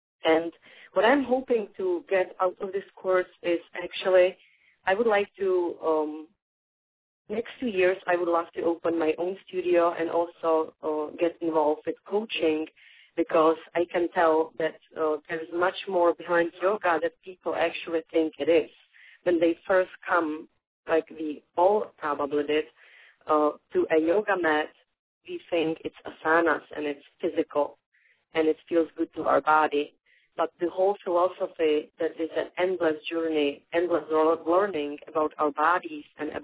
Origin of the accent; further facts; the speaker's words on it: Prague, Czechia; English is a second language; now in United States; I am not Native American, so I am from Czech Republic originally, from Prague. I've been living in the United States over 9 years